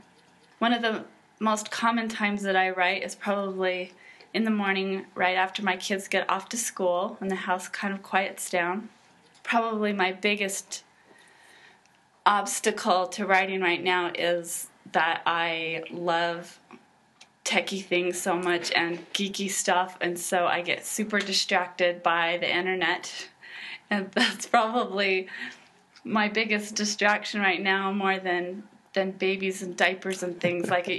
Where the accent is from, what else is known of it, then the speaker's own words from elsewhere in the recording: Washington, United States; Well, I grew up in Washington State in a farming community, and I have used that setting as at least the place where my book begins.